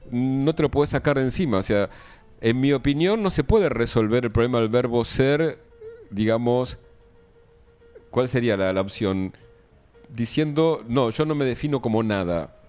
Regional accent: Argentina; Soy argentino, okay, pero ¿qué quiere decir ser argentino?

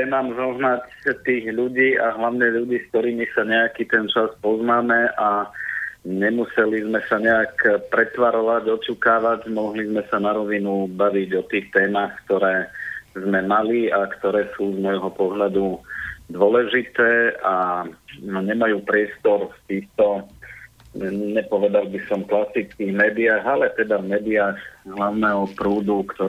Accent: Serbia; Slovak is a second language; moved away as an adult; now in Slovakia; Potom som prišiel na Slovensko študovať žurnalistiku, lebo som si myslel, že ten papier mi v živote pomôže a že sa vrátim domov a budem ďalej robiť v rádiu. Na nešťastie medzi tými tú moju krajinu pôvodu zbombardovali a nebolo sa kam vrátiť.

